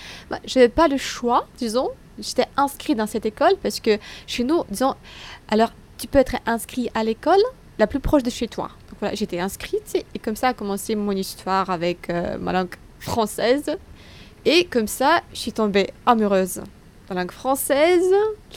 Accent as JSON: {"language": "French", "town": "Nizhny Novgorod", "region": "Nizhny Novgorod Oblast", "country": "Russia", "said": "je viens de Nijni Novgorod. C'est une grande ville en Russie."}